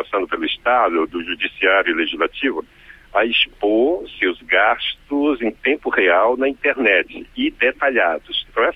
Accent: Amapá, Brazil; lá do meu estado, Amapá.

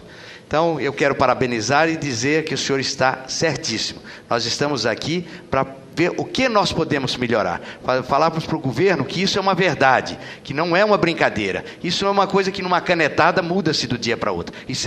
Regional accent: Brazil; Não, nós somos brasileiros, acima de tudo.

